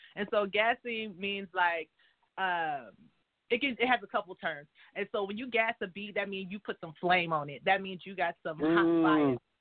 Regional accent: San Pablo, California, United States; also born or lived in Richmond; I'm from the Bay Area, California, San Pablo to be exact, by way of Richmond, California.

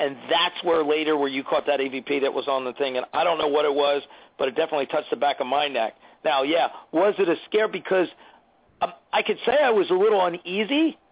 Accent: New Jersey, United States; because I'm not from Virginia. I'm from New Jersey, any crap like that.

